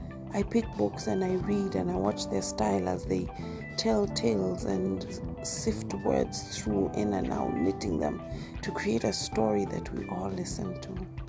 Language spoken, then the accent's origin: English; Kenya; my home country, Kenya